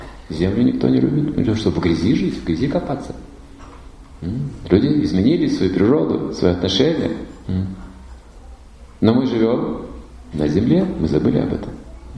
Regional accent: Far East, Russia; я приехал с Дальнего Востока, с севера, где север, где очень суровая природа, там не растут фрукты, там картошка хорошо растет, некоторые овощи на севере, но там нет фруктов

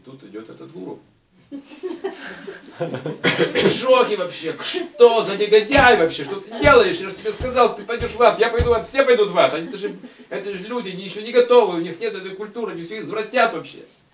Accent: Kazakhstan; Ну, мы из Казахстана. Это как его религия? Ну, мусульманский, так сказать.

